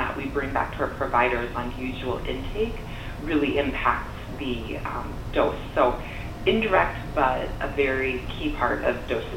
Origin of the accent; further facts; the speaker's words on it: Nebraska, United States; Well, I grew up in Nebraska, being super involved in 4-H.